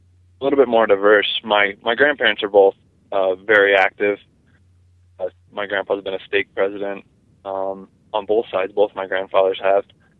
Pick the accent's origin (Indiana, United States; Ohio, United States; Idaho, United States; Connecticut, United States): Idaho, United States; Pocatello; also born or lived in Boise, United States / Moscow, United States; I guess I was born in Idaho, so pretty close to Utah, in Pocatello, and I've grown up in actually just about every region I've grown up in, Pocatello, Boise, Moscow.